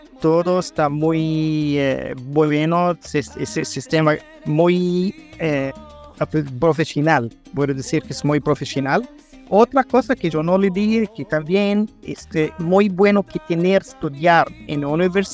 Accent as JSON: {"language": "Spanish", "country": "Israel", "also_born_or_lived": "Colombia", "second_language": "Spanish", "said": "soy de Israel y yo estuve en Colombia con mi esposa colombiana."}